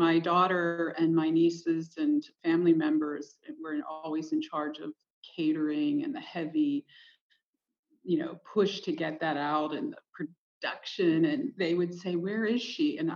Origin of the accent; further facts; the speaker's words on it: Pittsburgh, Pennsylvania, United States; Well, I came from the South Hills of Pittsburgh, and I was the youngest born in a family business.